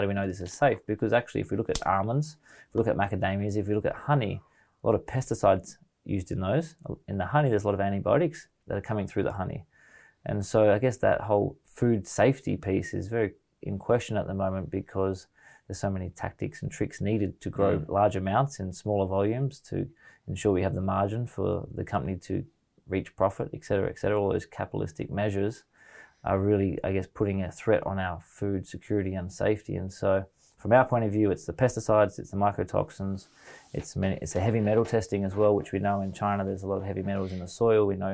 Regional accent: Australia; as an Australian, we know if we have a preference between a Chinese product or an Australian product, we want that.

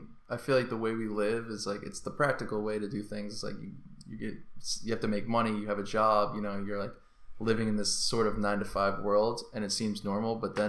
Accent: Marshfield, Massachusetts, United States; Yeah, my hometown is called Marshfield. It's south of Boston, right on the water.

